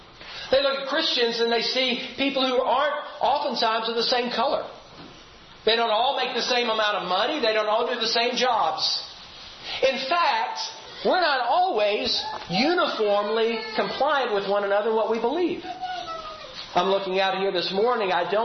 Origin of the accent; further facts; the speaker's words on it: United States; I'm white, he's black, I'm from America, he's not